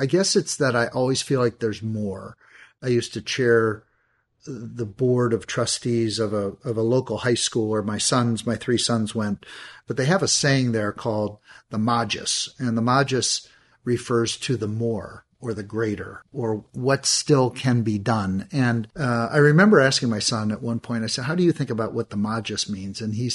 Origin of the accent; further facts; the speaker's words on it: Minneapolis, Minnesota, United States; also born or lived in Saskatoon, Canada / Milwaukee, United States; I grew up in the Midwest, most of the time in Minneapolis, although I did spend a short time in my life in Saskatoon, Saskatchewan.